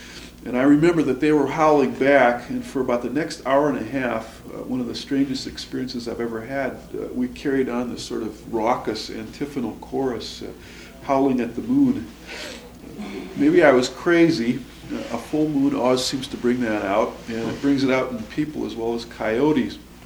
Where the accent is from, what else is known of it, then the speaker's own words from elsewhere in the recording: Wisconsin, United States; When I was growing up in North Wisconsin, I had always dreamed of having an opportunity to try out my fly fishing skills on the rivers of Montana and the Pacific Northwest.